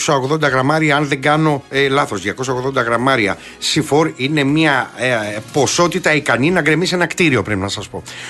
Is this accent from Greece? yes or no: yes; Patras, Western Greece, Greece; εκεί στην πατρίδα μου, στην Πάτρα